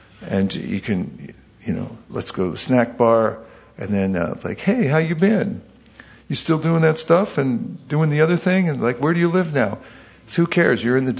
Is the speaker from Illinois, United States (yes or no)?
no; California, United States; I'm from California, where are you from?